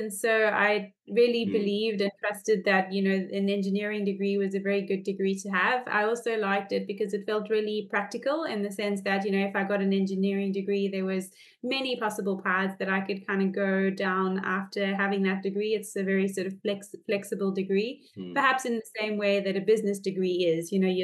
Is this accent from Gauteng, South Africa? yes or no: yes; Johannesburg, Gauteng, South Africa; now in Australia; I'm now based in Australia, but I started my journey in South Africa, in Joburg, actually. I grew up in Joburg. I went to a small school in the east of Johannesburg